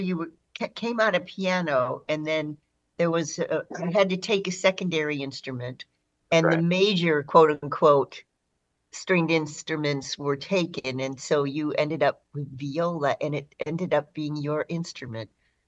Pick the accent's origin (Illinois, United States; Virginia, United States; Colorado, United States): Illinois, United States; Well, I grew up in outside of Chicago, as you know, Stephen.